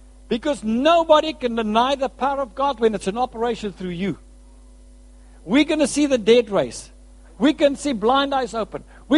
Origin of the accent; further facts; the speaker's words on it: South Africa; listen, I'm from South Africa.